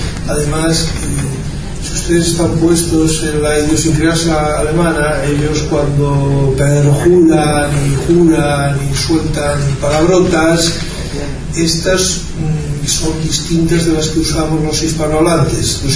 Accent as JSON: {"language": "Spanish", "town": "San Sebastián", "region": "Basque Country", "country": "Spain", "tie": "born or raised there", "said": "Estuve en mi ciudad natal, San Sebastián, en 2 ocasiones el pasado mes de enero."}